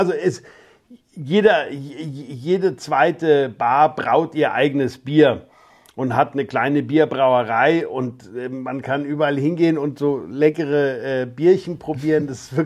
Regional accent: Bamberg, Bavaria, Germany; in Bamberg zu drehen. Einerseits, weil es meine Heimat ist. Also die Gegend, die Region, wir kommen mütterlicherseits aus Plankenfels.

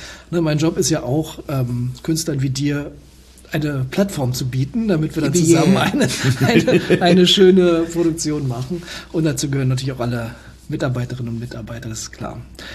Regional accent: Berlin, Germany

